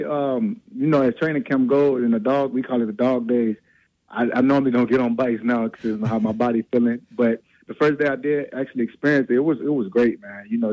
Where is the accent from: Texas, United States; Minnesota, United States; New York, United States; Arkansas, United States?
Arkansas, United States; Little Rock; You know, I come all the way from Little Rock, Arkansas.